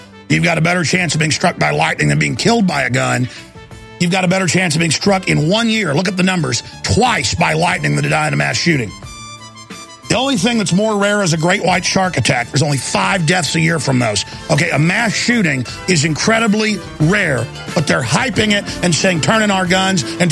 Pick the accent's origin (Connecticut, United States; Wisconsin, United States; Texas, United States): Texas, United States; Dallas; That happened to me twice growing up in Dallas.